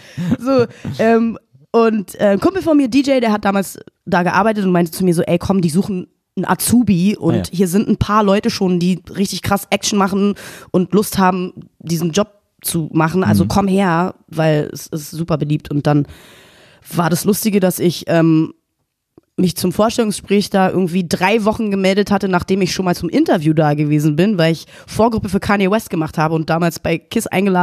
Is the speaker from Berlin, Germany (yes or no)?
yes; Berlin, Germany; gerade Schöneberg und Friedenau ja auch, wo ich herkomme